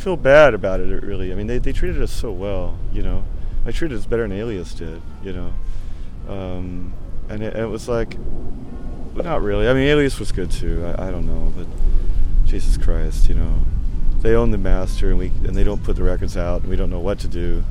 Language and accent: English; England, United Kingdom; moved away; I grew up in England during the whole glam rock progressive rock era